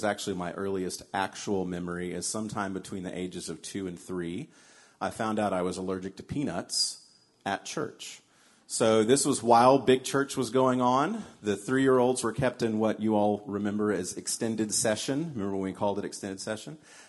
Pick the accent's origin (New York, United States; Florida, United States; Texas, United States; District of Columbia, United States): Texas, United States; Dallas; Parents still live in the same house that we were born into, so we grew up in the Lake Highlands area of Dallas.